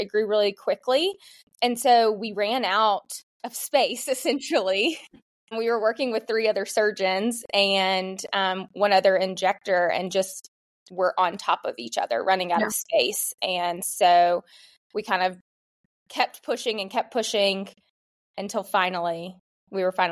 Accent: Tallahassee, Florida, United States; And I grew up in the South and like things were just not talked about, you know? And so Tallahassee is a very small town, like small town vibe.

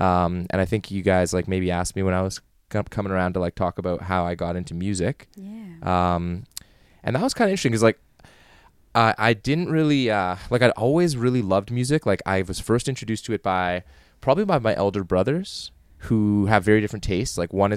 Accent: North Vancouver, British Columbia, Canada; born there; I was born in North Vancouver.

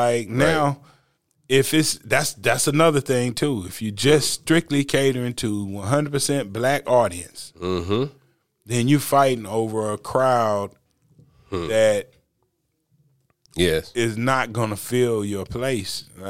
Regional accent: Greenville, North Carolina, United States; born there; See, I was born in Greenville, and to this day, you know, ECU got that Fifth Street area over there

